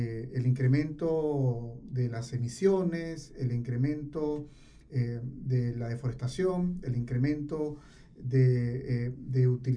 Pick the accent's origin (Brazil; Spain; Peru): Peru; como peruanos, como país, hemos esperado siempre a que ocurra algún evento de magnitud